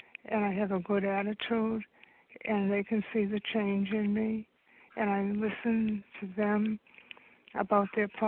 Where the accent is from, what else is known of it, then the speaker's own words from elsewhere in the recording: Rockland, Massachusetts, United States; I'm from Rockland, Massachusetts, and I have been in program for a long time